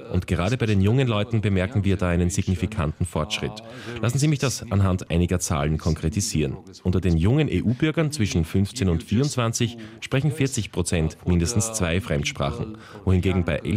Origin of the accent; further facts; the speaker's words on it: Romania; first language ro; German is a second language; Ich selbst spreche Englisch und Französisch, natürlich Rumänisch, meine Muttersprache, und ich verstehe ein bisschen Italienisch und Spanisch.